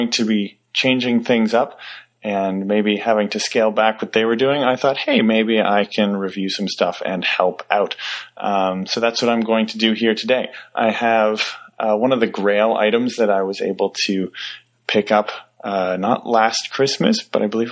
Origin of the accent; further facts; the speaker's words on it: Canada; I'm from Canada.